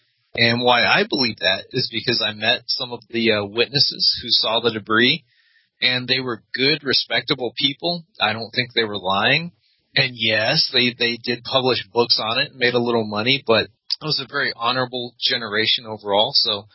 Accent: Roswell, New Mexico, United States; No, I was born in Roswell, New Mexico. I've never left.

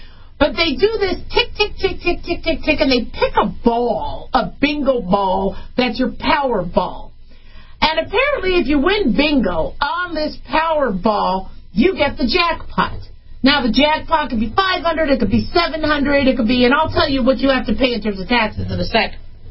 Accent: California, United States; Because I know I'm from California, so no insult there, but I get it. Being from California, I get it.

